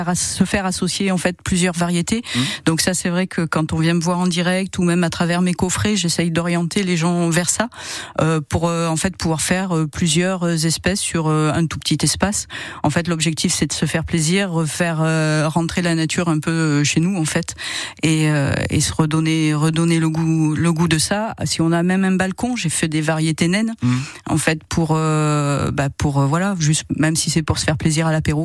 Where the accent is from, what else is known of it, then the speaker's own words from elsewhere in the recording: Avignon, Provence-Alpes-Côte d'Azur, France; Je suis originaire d'Avignon. J'ai vécu jusqu'à peu de temps, une dizaine d'années que j'ai déménagé sur Veudaine.